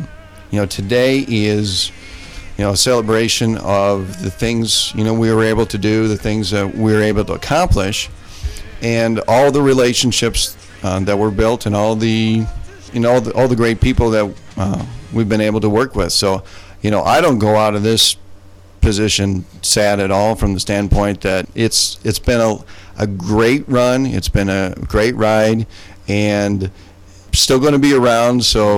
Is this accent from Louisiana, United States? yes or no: no; Fort Dodge, Iowa, United States; And I've always been very proud to say that I'm from Fort Dodge. And this is my hometown.